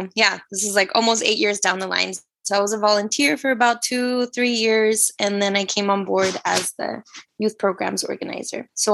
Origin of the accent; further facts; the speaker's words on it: San Francisco, California, United States; born there; also born or lived in Mexico City, Mexico; I was born here in Ohlone Lands, San Francisco. Really, my family's roots are in Mexico City, and kind of my upbringing is a little bit funny to explain, but I was the first person in my family born here.